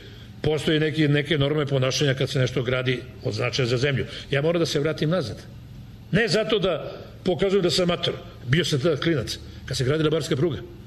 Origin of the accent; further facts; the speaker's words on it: Belgrade, Serbia; Tu sam i školu završio, i gimnaziju, išao igro košarku i tako dalje, i započeo se u CIP-u, pa sad u vladi. Tako. Dakle, ja sam Beograđanin 300%. Ali, po shvatanjima sam građanin sveta.